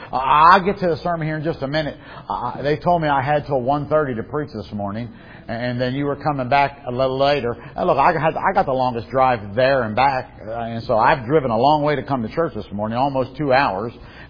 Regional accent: United States; because I'm an American. I've been an American for 62 years, all of my life.

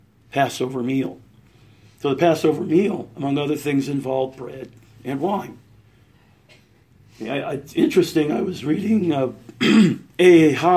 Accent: Scotland, United Kingdom; I'm Scottish, so I can say that.

